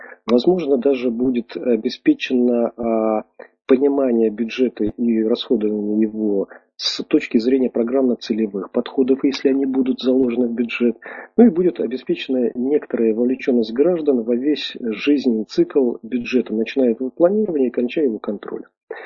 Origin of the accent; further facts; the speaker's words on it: Moscow, Russia; 3 в Украине и 1 я из Москвы.